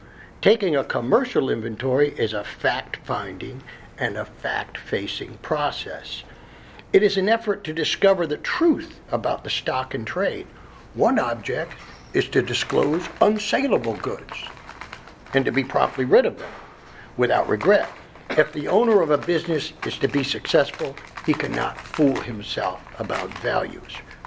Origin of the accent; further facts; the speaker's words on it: New York, United States; I'm from the Northeast originally, New York.